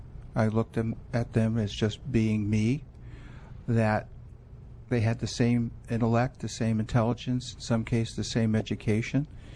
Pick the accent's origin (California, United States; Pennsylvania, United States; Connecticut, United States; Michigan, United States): Pennsylvania, United States; Philadelphia; South Philadelphia, Philadelphia area.